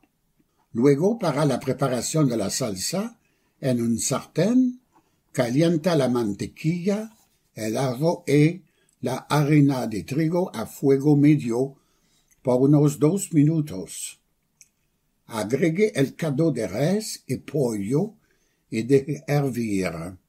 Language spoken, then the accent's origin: Spanish; Quebec, Canada; Soy de Quebec, Canadá, así que me he criado comiendo poutine.